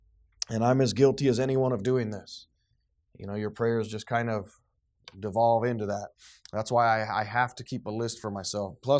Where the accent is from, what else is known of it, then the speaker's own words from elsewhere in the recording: United States; praise God, I'm an American. I live in America